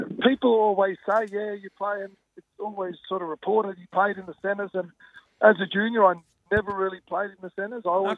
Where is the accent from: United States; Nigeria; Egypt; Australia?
Australia; Manly, New South Wales; As a kid, it's where I grew up. I was born in Manly Hospital